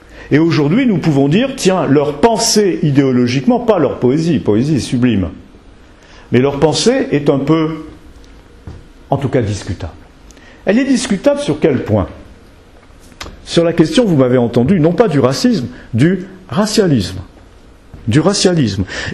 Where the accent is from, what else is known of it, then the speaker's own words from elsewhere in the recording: France; En tant que Français, ça me fait plaisir de savoir que je n'appartiens pas à un pays qui à 100% a été colonialiste.